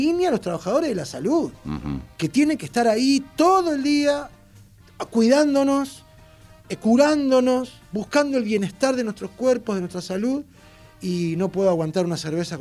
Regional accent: Argentina; seres que somos argentinos y argentinas que habitamos aquí

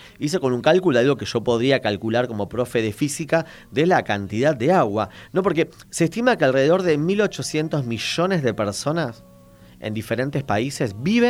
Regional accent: La Matanza, Buenos Aires Province, Argentina; born there; Nací en Matanza, imagínate, ¿no?

